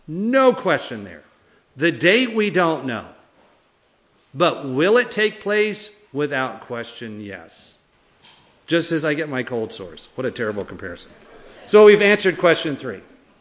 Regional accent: California, United States; growing up in California, going to the beach, surfing with no sunscreen

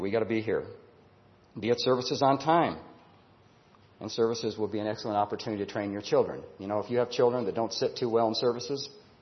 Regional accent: Illinois, United States; I live in California now, but I was raised in Illinois.

